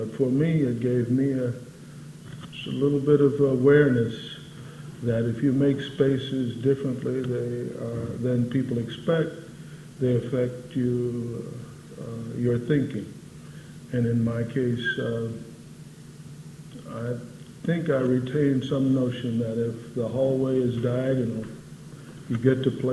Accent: Texas, United States; moved away as an adult; also born or lived in Dayton, Ohio / California; I was born in Texas, basically grew up there till the age of 18, except I lived in Dayton, Ohio for 5 years, and at the age of 18, after leaving Texas in a sort of final way, I went to California

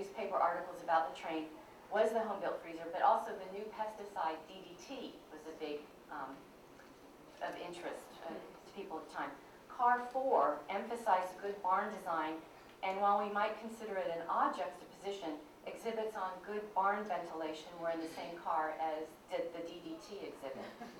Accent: California, United States; She was a Westerner, and since I'm from California, perhaps I found her even more compelling because of that.

